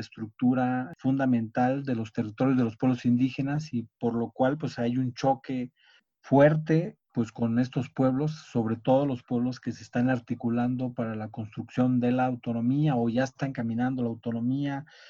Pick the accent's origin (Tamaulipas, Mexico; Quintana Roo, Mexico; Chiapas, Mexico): Chiapas, Mexico; San Cristóbal de las Casas; Aquí en Chiapas, soy originario de Chiapas, de San Cristóbal de las Casas